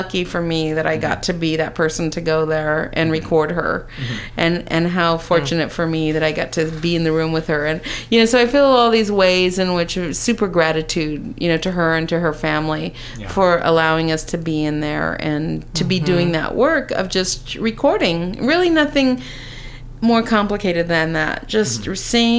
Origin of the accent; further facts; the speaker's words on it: California, United States; now in New York, United States; I'm officially reside in New York, but I'm from California.